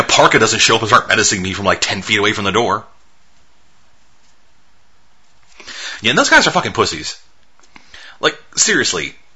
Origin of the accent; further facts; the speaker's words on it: Canada; Yeah, but, like, we're Canadian, so...